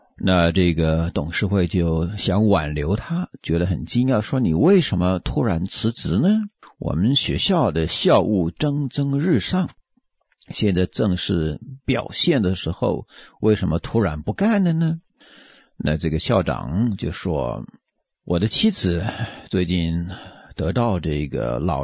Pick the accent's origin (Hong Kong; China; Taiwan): Taiwan; 我们台湾人常讲的你吃饱了没有